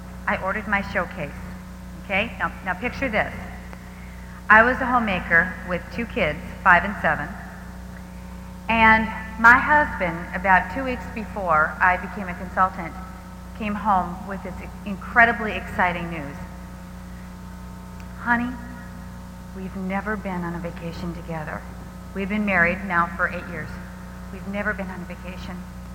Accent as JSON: {"language": "English", "region": "Wisconsin", "country": "United States", "said": "I'm from Wisconsin, and yep. Where it's really cold in the winter, and so we come down to Dallas"}